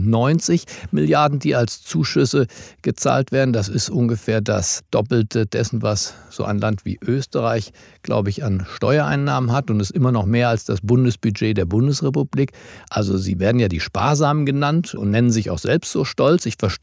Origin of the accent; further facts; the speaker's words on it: Germany; nämlich tatsächlich das, was wir vielleicht auch als Deutsche negativ beurteilen, eine Verschuldensunion, eine Transferunion.